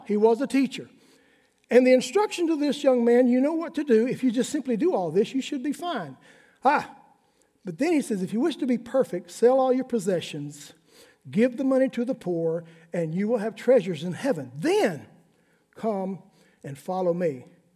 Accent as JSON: {"language": "English", "region": "Alabama", "country": "United States", "said": "I'm from Alabama. We don't live under no law. We don't even obey the laws we have."}